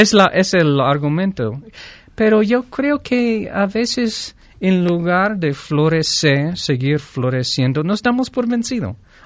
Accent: Greece; now in San Miguel de Allende, Mexico; yo soy griego, tengo ciudadanía de Grecia.

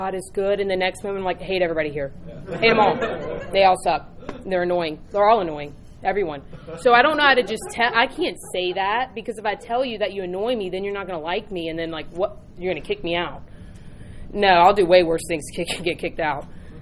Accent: North Carolina, United States; I'm from North Carolina.

